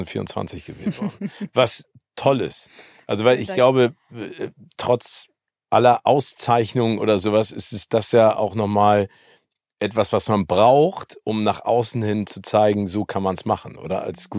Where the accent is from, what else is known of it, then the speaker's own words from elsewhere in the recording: Hamburg, Germany; Deswegen sind wir Hamburger auch so fröhlich, weil wir wissen, es regnet viel, aber wir sind trotzdem gut drauf.